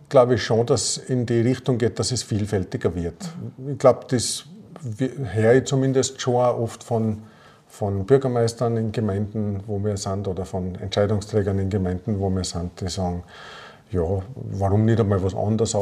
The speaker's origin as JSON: {"language": "German", "region": "Tyrol", "country": "Austria", "tie": "born there", "moved": "as an adult", "lives_now": "Linz, Austria", "said": "ich bin Architekt, habe ein kleines Büro in Linz, bin als gebürtiger Tiroler in Linz hängen geblieben, nachdem ich dort an der Kunstuniversität in Linz 10 Jahre unterrichtet habe."}